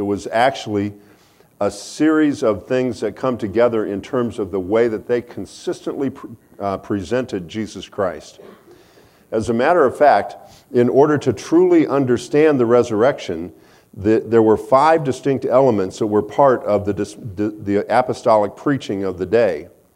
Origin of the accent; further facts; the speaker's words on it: Midwest, United States; I grew up in the Midwest, I can say that. It's all flat and cornfields.